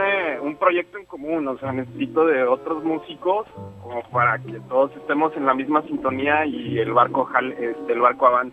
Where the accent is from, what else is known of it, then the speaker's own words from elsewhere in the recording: Monterrey, Nuevo León, Mexico; Monterrey